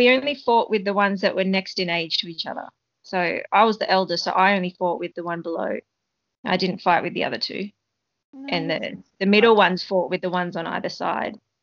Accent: Sydney, New South Wales, Australia; born or raised there

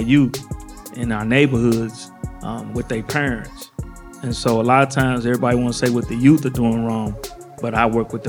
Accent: Missouri, United States; I'm from the Wells Goodfellow, Hamilton Heights area, where it's a lot of violence, it's a lot of drugs, a lot of open air drug markets.

